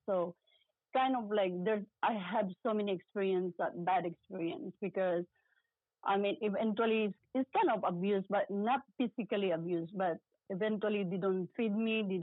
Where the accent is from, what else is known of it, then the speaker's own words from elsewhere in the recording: Philippines; I'm born and raised in the Philippines. I grew up and my mom raised me by a single mom. And I live in the farm and we do all the farming and everything.